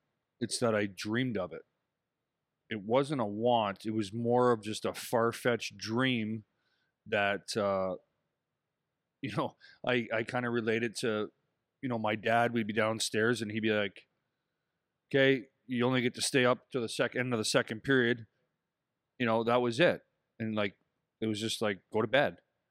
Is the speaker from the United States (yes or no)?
no; Windsor, Ontario, Canada; growing up in Windsor, you know, hockey for me wasn't the number one growing up.